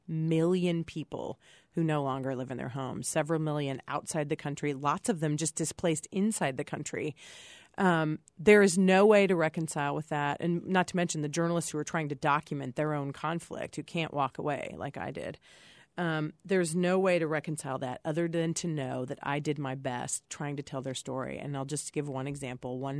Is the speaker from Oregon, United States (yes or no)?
no; Lincoln, Illinois, United States; I started actually just last week in my hometown, Lincoln, Illinois